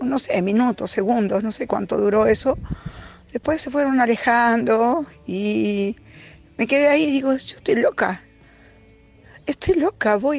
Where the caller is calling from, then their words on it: Esquina, Corrientes, Argentina; de Esquina, al sur de Corrientes.